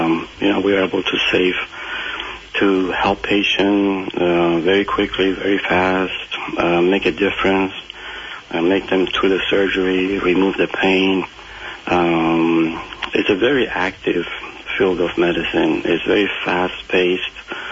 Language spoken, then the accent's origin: English; Iran; life was not bad. I mean, it was a very civilized, industrial country in the beginning, and very educated people with good education.